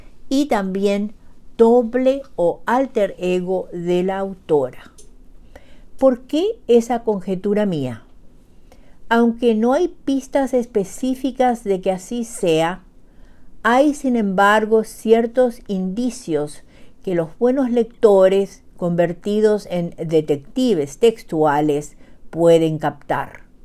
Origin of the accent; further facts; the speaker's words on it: Paraguay; now in Bedford, United States; llego hasta ustedes desde Bedford, Massachusetts, con un nuevo relato de la producción narrativa de mi país natal, Xeretamí, Paraguay, situado en el corazón de América del Sur.